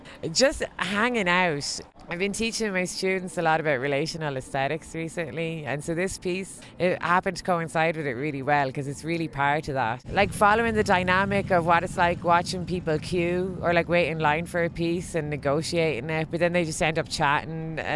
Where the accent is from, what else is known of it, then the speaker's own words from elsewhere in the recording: Galway, Connacht, Ireland; There was some festival on in my hometown in Galway